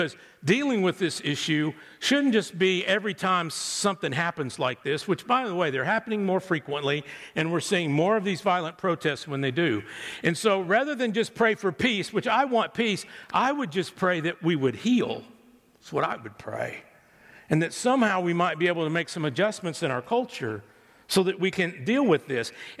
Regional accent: Greenville, Texas, United States; I don't know if you know, I grew up in Greenville, Texas. And Greenville is in what they call the Texas Blacklands, which means just a few inches below the topsoil there is this rich black earth that you can just about grow anything.

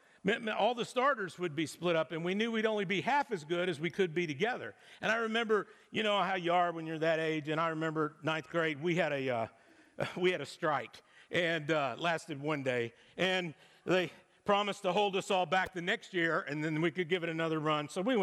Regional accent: Texas, United States; I was born and raised in Texas. And when I was growing up, we had all the sports that everybody else has

